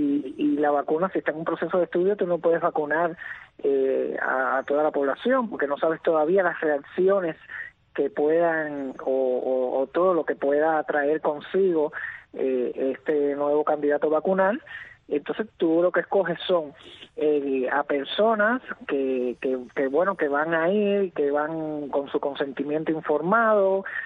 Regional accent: Cuba; sabemos cómo somos los cubanos

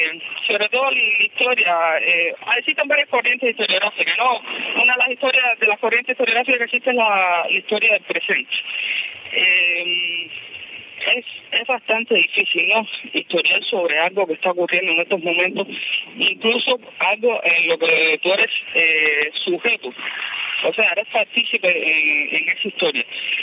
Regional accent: Cuba; como todo cubano, he tenido mis inquietudes sobre determinados temas

